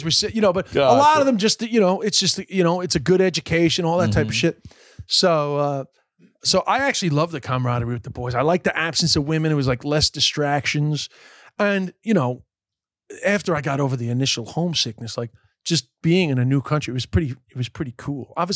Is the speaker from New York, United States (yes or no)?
yes; Queens, New York, United States; because I grew up in Queens, but we were on the eastern side of Queens. So we were basically at the end of Queens, the end of New York City.